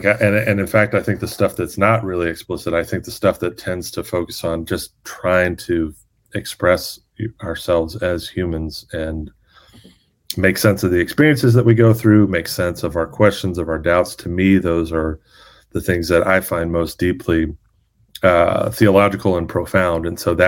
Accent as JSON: {"language": "English", "region": "South Carolina", "country": "United States", "tie": "born or raised there", "said": "a lot of the churches I grew up in were like small. And again, like, you know, growing up in South Carolina, mostly, one of them was in Greenville, but a few of them were, you know, more rural."}